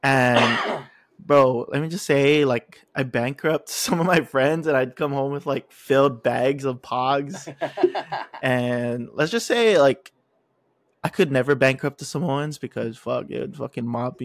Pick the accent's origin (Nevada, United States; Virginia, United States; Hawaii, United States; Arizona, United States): Hawaii, United States; Waipahu; Back in Waipahu. I went to middle school in Waipahu, so bro, this was so fun, but I used to play Pogs and this was a thing like with everybody there